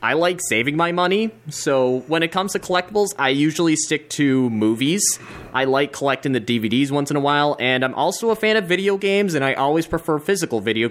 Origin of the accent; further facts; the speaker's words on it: Kitchener, Ontario, Canada; I'm from Kitchener.